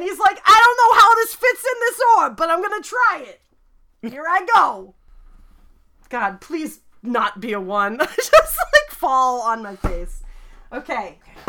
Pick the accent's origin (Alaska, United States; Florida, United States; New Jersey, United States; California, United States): New Jersey, United States; See, I grew up in New Jersey, alright? I grew up in New Jersey, so I know a little bit about New York, but not too much.